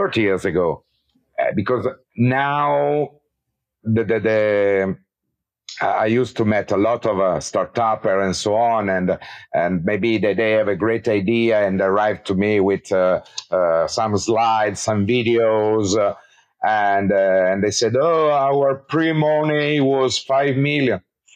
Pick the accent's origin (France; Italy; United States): Italy; English is a second language; I was born in Italy, so I used to, and when I was young, I never went abroad. So I born here. I study here in Italy. I start to work here when I was a young guy, and I start to do my first company also in Italy.